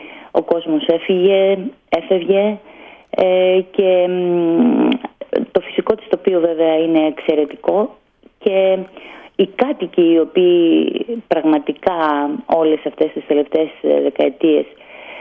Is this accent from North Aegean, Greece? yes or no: yes; Chios, North Aegean, Greece; Και σαν χιώτισσα, σαν δέρα χιώτισσα, που αγαπώ πάρα πολύ τον τόπο μου